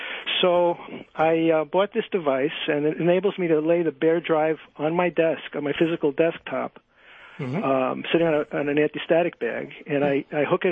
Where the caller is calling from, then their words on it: Rochester, New York, United States; I'm calling from Rochester, New York.